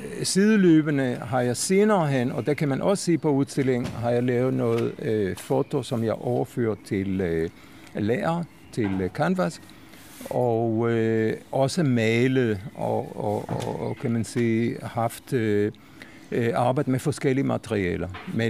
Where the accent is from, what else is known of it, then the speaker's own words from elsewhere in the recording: Jerusalem, Jerusalem District, Israel; Danish is a second language; jeg er født i Jerusalem, opvokset i Jerusalem, har uddannelse fra Bezalel Akademi, Kunstakademi i Jerusalem